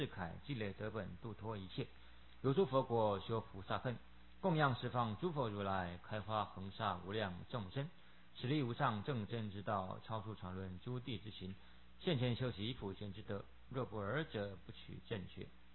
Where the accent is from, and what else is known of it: China